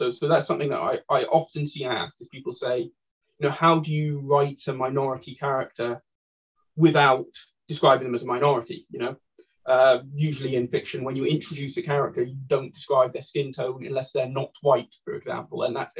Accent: United Kingdom; And because I'm a British writer myself

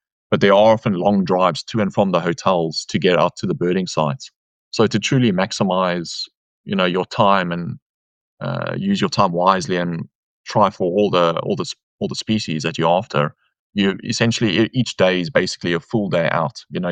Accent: South Africa; growing up in South Africa and doing a lot of birding all around sort of Southern Africa

